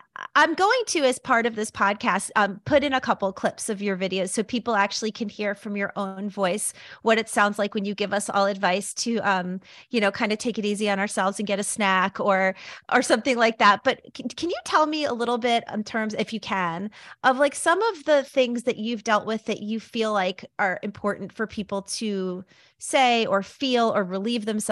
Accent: New York, United States; I feel like as a New Yorker

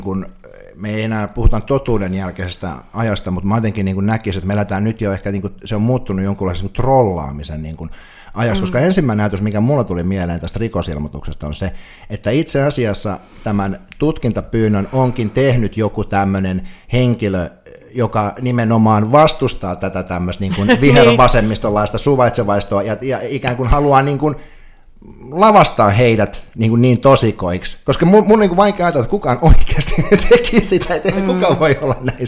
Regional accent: Northern Finland, Finland; kun itse olen siis pohjoisesta kotoisin

